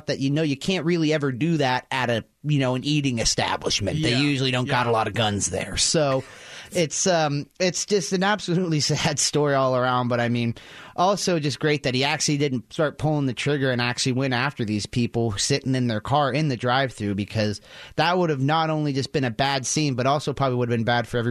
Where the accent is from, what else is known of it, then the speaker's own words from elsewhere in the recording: Sacramento, California, United States; when I grew up in Sacramento, guys that I played rugby with that were from South Sacramento